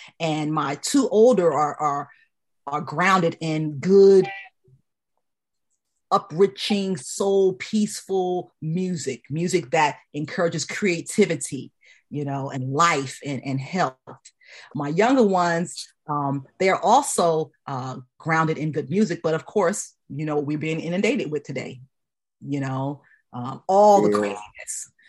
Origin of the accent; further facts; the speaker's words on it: Bronx, New York, United States; I'm from the Bronx. I'm from where hip hop started.